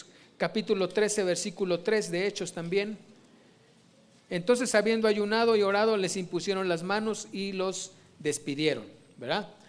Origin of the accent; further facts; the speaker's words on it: Puebla, Mexico; Hay una iglesia en Puebla, de donde soy